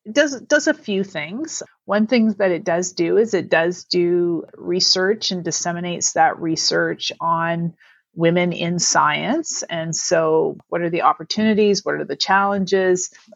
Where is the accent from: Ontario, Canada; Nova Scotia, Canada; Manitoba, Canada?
Nova Scotia, Canada; I grew up actually in Nova Scotia, so on the Bay of Fundy by the water.